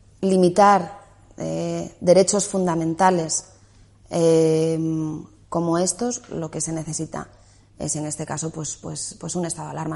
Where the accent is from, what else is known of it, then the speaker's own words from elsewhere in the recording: Asturias, Spain; now in Madrid, Spain; yo soy ciudadana asturiana y mi carnet dice que resido en Asturias, ¿no? Y tengo allí a toda mi familia. Lo que pasa es que he decidido quedarme en Madrid